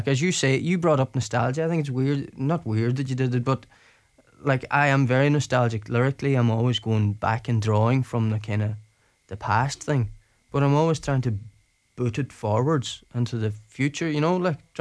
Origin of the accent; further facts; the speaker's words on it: Ulster, Ireland; growing up in Donegal for me was, like, I grew up in Dewey, like, I was surrounded by, like, the older generation. Most of my neighbours were in their 70s and 80s.